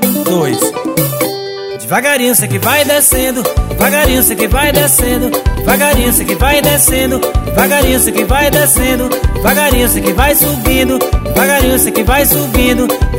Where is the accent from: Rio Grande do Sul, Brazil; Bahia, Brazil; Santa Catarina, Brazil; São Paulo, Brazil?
Bahia, Brazil; Fazenda Camarão; para toda a comunidade de Fazenda Camarão, minha terra natal.